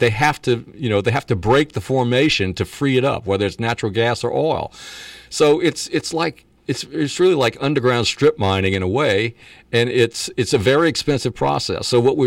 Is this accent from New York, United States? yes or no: no; Louisiana, United States; The oil and gas industry that we grew up with in Louisiana was all extracted from pools.